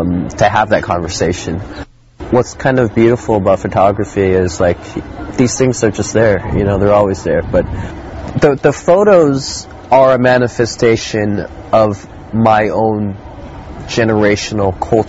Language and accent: English; United States; You know, I'm American. This is my home. But I am culturally displaced.